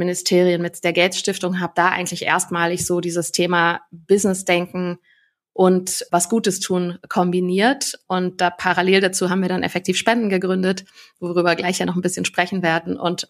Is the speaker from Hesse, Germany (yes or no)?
no; North Rhine-Westphalia, Germany; Ich bin in der Nähe vom Ruhrgebiet aufgewachsen, hatte in der Grundschule circa 50% der Kinder mit türkischem Migrationshintergrund.